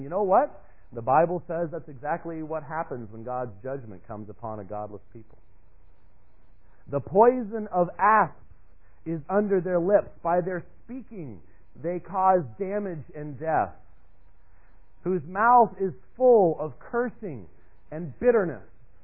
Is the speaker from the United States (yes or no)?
yes; Minneapolis, Minnesota, United States; born there; Actually, I was born in Minneapolis, so I do remember a little bit about it, but haven't been there in a long time.